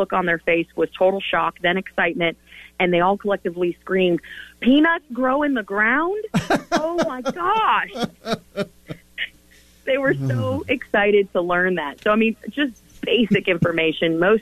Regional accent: Florida, United States; I'm from Florida. My front yard would then be subject to federal intervention

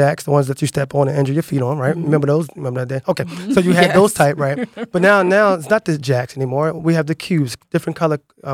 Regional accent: Philadelphia, Pennsylvania, United States; I grew up in the Aoni section of Philadelphia. I went to Morrison Elementary.

